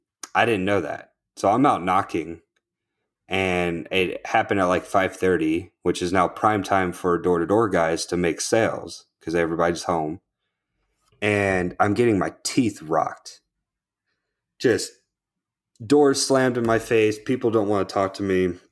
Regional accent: Alaska, United States; But I'm from Alaska and I still have my Alaskan phone number.

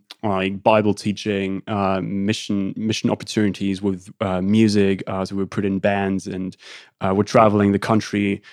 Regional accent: Saxony, Germany; I was born and raised in the Ruhr Mountains. That's a region in Germany that's actually reaching across the German and Czech border. It used to be a mining region and all of that. It's hilly countryside in the east. Used to be GDR.

